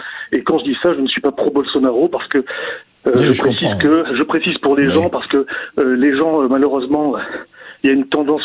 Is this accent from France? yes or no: yes; France; moi, en tant que Français, je peux avoir un avis sur la vie politique française